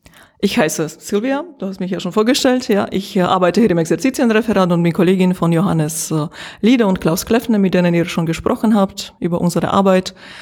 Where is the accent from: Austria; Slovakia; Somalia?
Slovakia; now in Germany; Ich bin in der Slowakei geboren und dort aufgewachsen und seit knapp 20 Jahren in Deutschland.